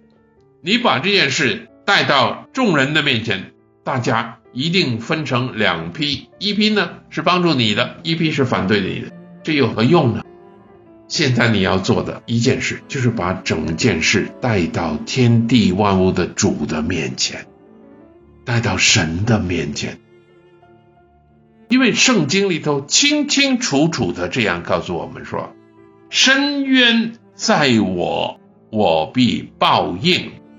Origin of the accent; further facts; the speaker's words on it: China; 他们都明白的，但是我们中国人就不明白了。